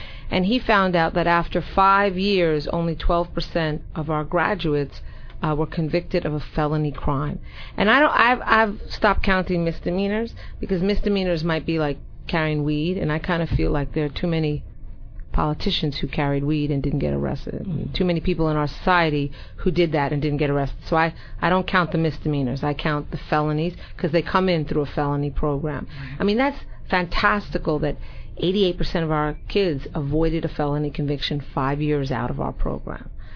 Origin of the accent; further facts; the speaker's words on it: New York City, New York, United States; I'm not from Chicago, and I'm always upset when people kind of make comments about New York City when they're not from New York City and they haven't sat and supped with us and heard our hearts.